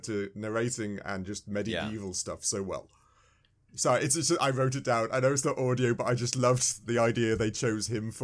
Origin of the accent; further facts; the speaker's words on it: England, United Kingdom; I am from England, ladies and gents. I'm sure, hopefully, I've still got an accent of some sort where it denotes it.